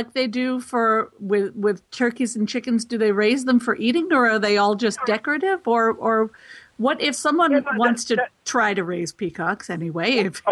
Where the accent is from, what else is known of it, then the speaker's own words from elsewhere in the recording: Massachusetts, United States; Yes, I remember one of the families in my hometown, which is just a small town in the middle of Massachusetts